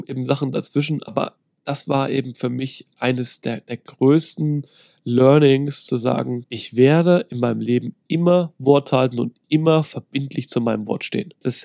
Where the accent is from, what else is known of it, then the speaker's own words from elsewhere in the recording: Thuringia, Germany; Bei uns, ich komme ja ursprünglich aus Thüringen, bei uns heißt das Klöße, da gibt es keine Knödel.